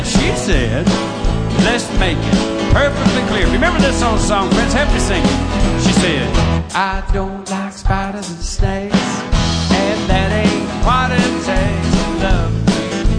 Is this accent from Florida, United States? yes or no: yes; Florida, United States; You know, I was back in my home state of Florida.